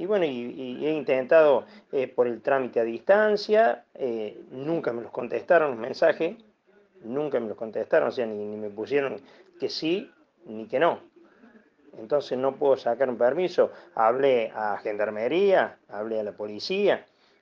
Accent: Villa Carlos Paz, Córdoba, Argentina; Yo soy de Villa Carlos Paz, tengo el domicilio en Carlos Paz.

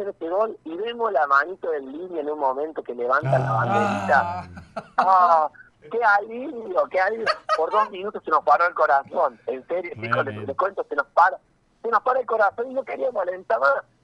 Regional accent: Argentina; como todos argentinos, sentimos que nos habían robado un poco esa semifinal

